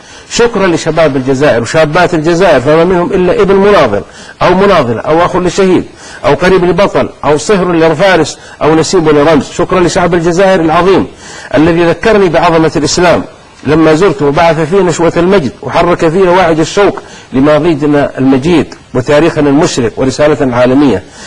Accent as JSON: {"language": "Arabic", "country": "Saudi Arabia", "said": "قلت هذا شأن جزائري، أنا سعودي والترشيح والانتخاب شأن جزائري"}